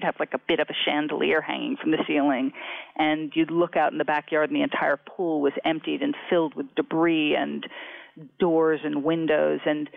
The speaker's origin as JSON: {"language": "English", "town": "Los Angeles", "region": "California", "country": "United States", "tie": "born or raised there", "said": "Well, I did grow up in L.A. I grew up with a father who is an actor, so I grew up in Hollywood."}